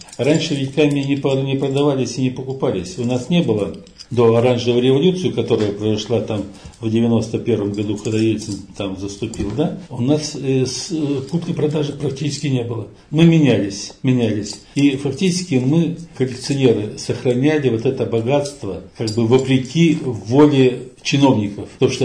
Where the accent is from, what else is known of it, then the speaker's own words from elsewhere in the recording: Tyumen, Tyumen Oblast, Russia; born there; Но, короче, я родился в Тюмени.